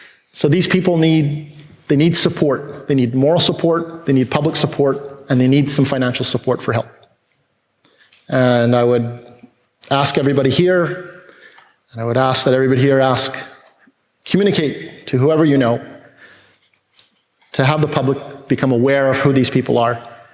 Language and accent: English; Montreal, Quebec, Canada; I'm from Montreal, Quebec, originally